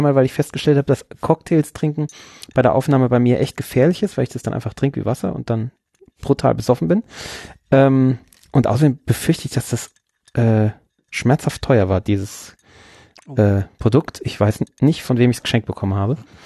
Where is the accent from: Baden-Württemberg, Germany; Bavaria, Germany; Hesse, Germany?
Bavaria, Germany; Großostheim; von einer Distille hier ganz in der Nähe aus meinem Heimatort. Großostheim